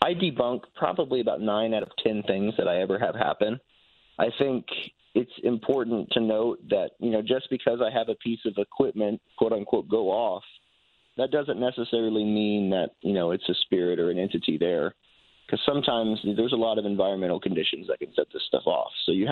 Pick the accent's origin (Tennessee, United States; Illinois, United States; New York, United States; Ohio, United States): Tennessee, United States; You know, I'm from Tennessee. I don't really have one too much.